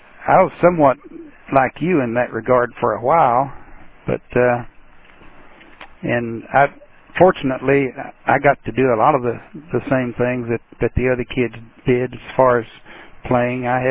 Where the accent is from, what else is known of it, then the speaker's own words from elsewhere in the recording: Athens, Tennessee, United States; Yes, I was born in Athens, Tennessee, and that's where I've lived for the majority of my life.